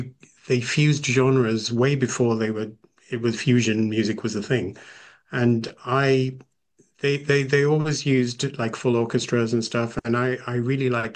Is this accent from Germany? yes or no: no; England, United Kingdom; also born or lived in Africa; who didn't grow up in India, who was always, I was born in Africa, and then we came to England, I never saw these singers' faces.